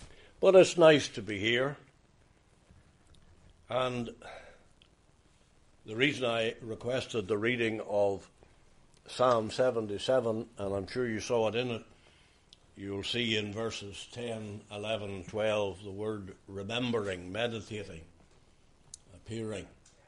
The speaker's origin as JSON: {"language": "English", "town": "Lisnaskea", "region": "Northern Ireland", "country": "United Kingdom", "tie": "born there", "said": "I was born outside Listnaskee, in a wee place called Kinahe, townland of Kinahe."}